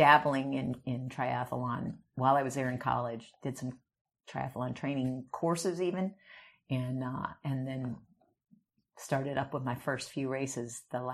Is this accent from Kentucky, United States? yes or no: no; Phoenix, Arizona, United States; I born and raised in Phoenix, Arizona. Grew up in the central part of Phoenix now. Wasn't at the time, was pretty much north end of Phoenix. But in that Metro Center area, went to Cortez High School.